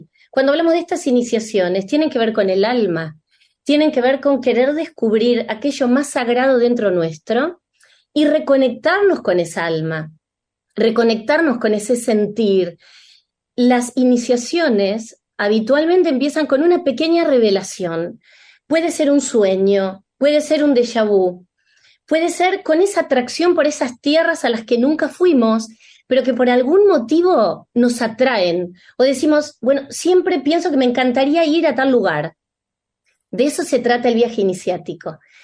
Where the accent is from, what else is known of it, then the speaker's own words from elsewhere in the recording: Argentina; estar en Buenos Aires, nuevamente en mi país